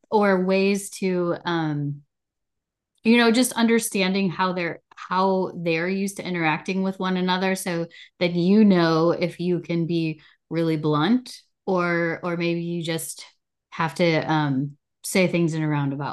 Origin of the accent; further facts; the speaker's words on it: United States; And they're inviting me to dinner because I'm an American and helped save them.